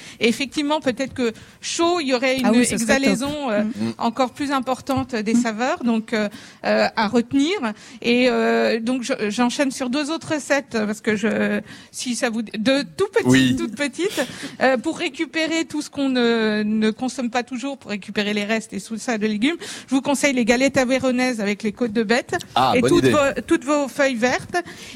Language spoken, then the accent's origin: French; Besançon, Bourgogne-Franche-Comté, France; Bonjour, donc je viens de Besançon et je m'attendais pas à être ici aujourd'hui